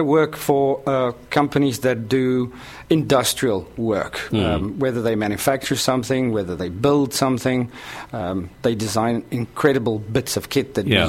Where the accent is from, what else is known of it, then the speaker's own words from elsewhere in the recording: South Africa; No, I'm from South Africa, proudly so.